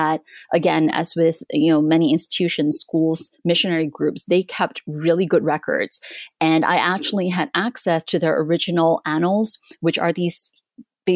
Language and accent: English; Malaysia; moved away as an adult; also born or lived in Singapore; now in United States; I grew up in Southeast Asia, and I went to school in Malaysia and Singapore before I came to the States for college. So in Malaysia, I attended a Chinese school, and in Singapore, I attended an English language school.